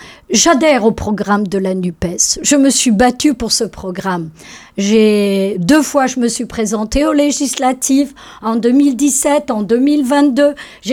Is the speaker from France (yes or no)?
yes; Brittany, France; Nous sommes beaucoup du Morbihan à être atterrés.